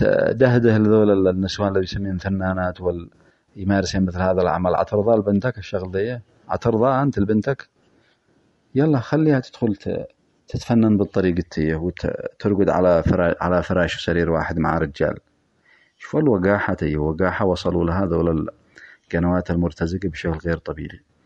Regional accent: Yemen; إحنا بحاجة ثورة ثقافية، وبحاجة أن نوصل ثقافتنا كشعب يمني

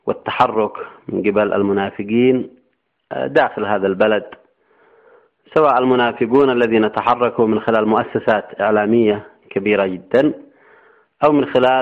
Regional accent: Yemen; وبالتالي لابد أن نكون كيمنيين مدركين لهذا الهدف

